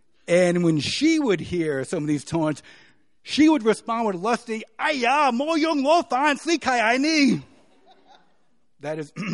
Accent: Flushing, New York, United States; growing up in Flushing at that time, we were one of the few Asian families there.

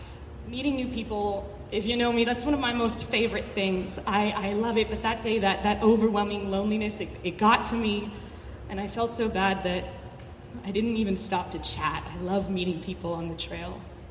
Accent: Baltimore, Maryland, United States; I'm from Baltimore. This is my first time in the Smokies

